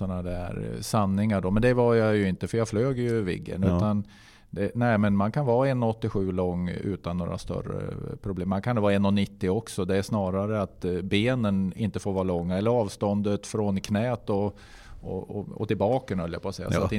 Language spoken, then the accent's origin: Swedish; Gnarp, Gävleborg County, Sweden; also born or lived in Hudiksvall; Jag är ju född då i Hudiksvall, eftersom det är dit man tar sig när sånt ska hända. Så att säga. Men Gnarp är ju min födelsort och det är där jag är uppvuxen.